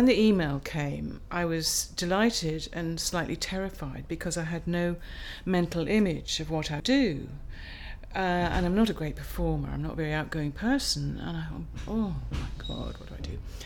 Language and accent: English; East of England, United Kingdom; my date of birth is the 6th of May 1941, which makes me 68, and I come from Norfolk, from a village just south of Norwich.